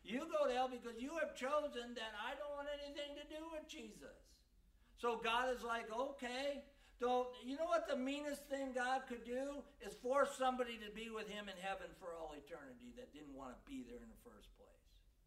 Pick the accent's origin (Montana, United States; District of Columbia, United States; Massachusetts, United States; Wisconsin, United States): Wisconsin, United States; and I grew up in Wisconsin.